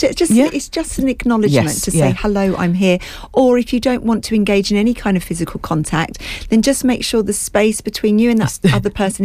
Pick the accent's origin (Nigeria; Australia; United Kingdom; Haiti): United Kingdom; we're British and we don't like to upset anyone, and we're very polite.